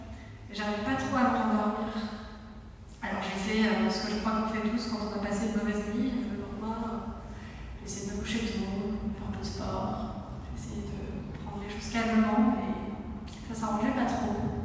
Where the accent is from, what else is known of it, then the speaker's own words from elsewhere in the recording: Southern France, France; une jeune femme de 33 ans. Je viens du sud de la France